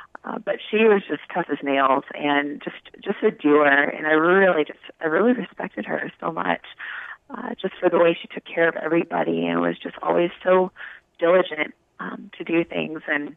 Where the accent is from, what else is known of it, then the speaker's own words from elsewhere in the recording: Santa Monica, California, United States; So, as you mentioned, I am a native of Los Angeles. So I grew up in the same house from birth in Santa Monica, California. I have all my family in LA, actually, my grandparents on both sides.